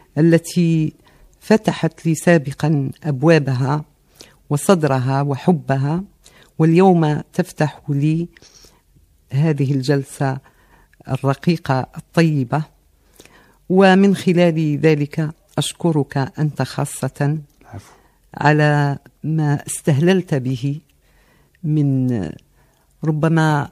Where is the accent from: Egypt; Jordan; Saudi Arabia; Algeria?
Algeria; Tébessa, Tébessa Province; أنا من مواليد 1951 بمدينة تبسة الخالدة، ثوريا وتاريخيا، وحتى من ناحية تأسيسها التاريخي العميق. نشأت في عائلة محافظة